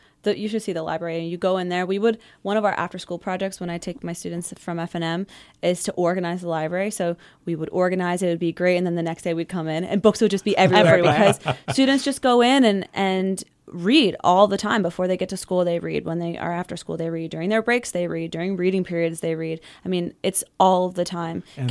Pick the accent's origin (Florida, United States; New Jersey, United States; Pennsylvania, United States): Pennsylvania, United States; Doylestown; I grew up in Doylestown, Pennsylvania.